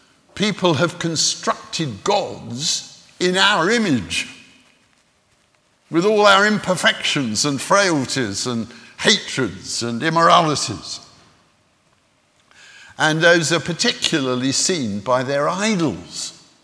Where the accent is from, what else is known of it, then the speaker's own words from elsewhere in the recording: South India, India; Most of you know that I grew up in South India